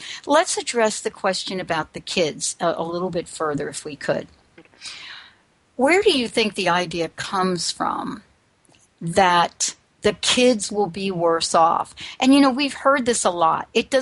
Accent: New York, United States; I grew up in New York.

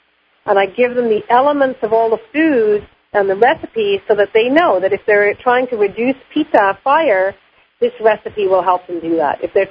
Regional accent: Kenya; born there; first language Swahili; English is a second language; Well, I was born in Kenya. Swahili is my first language.

